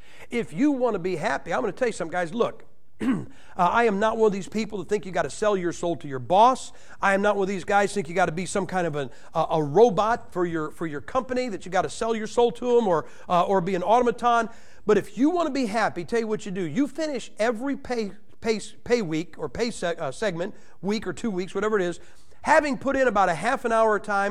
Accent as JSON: {"language": "English", "town": "Massillon", "region": "Ohio", "country": "United States", "tie": "born or raised there", "said": "I'm from Massillon, Ohio. I was raised three blocks from five steel mills."}